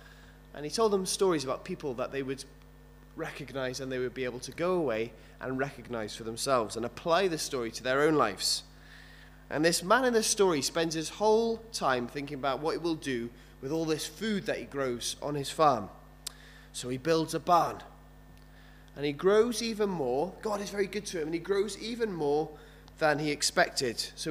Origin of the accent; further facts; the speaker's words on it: London, United Kingdom; moved away as an adult; now in Cardiff, United Kingdom; I'm from London originally. I moved to Cardiff about 8 years ago, where I met my wife, who's from Swansea originally